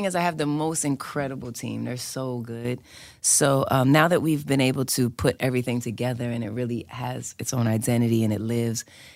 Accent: New York City, New York, United States; It is inspired by my experiences growing up in New York, growing up in Hell's Kitchen for sure.

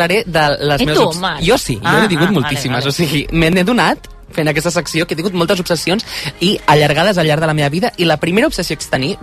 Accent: Barcelona, Catalonia, Spain; jo soc de Barcelona, soc del barri d'Horta Guinardó, popularment conegut per estar mal connectat amb tot, i especialment amb Girona

